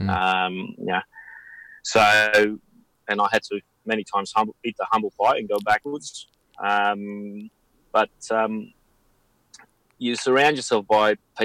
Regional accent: Poland; now in Australia; Well, I'm from Poland. So, growing up, obviously, to me was was a normal life.

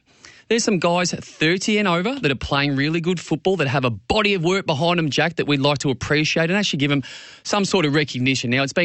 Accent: Bendigo, Victoria, Australia; I'm from Bendigo.

